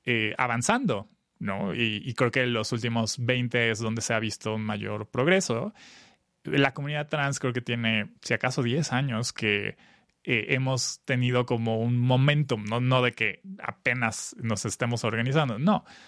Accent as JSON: {"language": "Spanish", "region": "Mexico City", "country": "Mexico", "tie": "born or raised there", "said": "crecí a secundaria, prepa en Ciudad de México."}